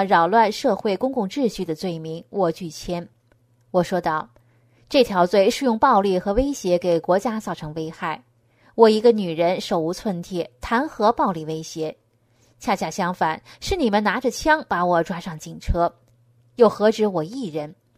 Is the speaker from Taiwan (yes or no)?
no; China; 我是中国人